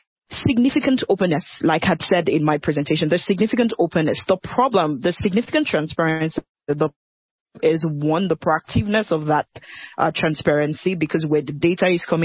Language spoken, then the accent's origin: English; Nigeria; now I'm speaking as a Nigerian